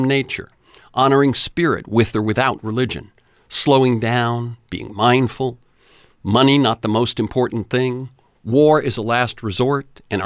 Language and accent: English; Florida, United States; also born or lived in New Bedford, Massachusetts / Texas; I was born in New Bedford, Mass., a poor gray town that had lost its textile mills to the right-to-work states in the South. My family moved, first to Texas, and then we settled in Florida